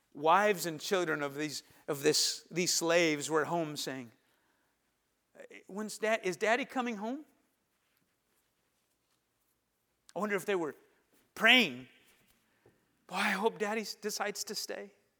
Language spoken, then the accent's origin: English; California, United States; I was a kid from California, lived there most of my life, and just what was known.